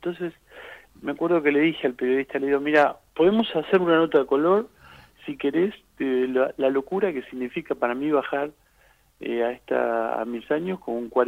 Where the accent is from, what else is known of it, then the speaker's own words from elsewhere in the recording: Argentina; moved away as an adult; now in Madrid, Spain; Como tantos argentinos, el gran éxodo.